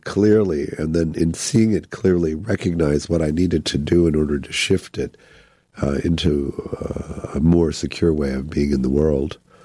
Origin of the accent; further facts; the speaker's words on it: Evanston, Illinois, United States; And so I grew up in Evanston, Illinois. I went to Northwestern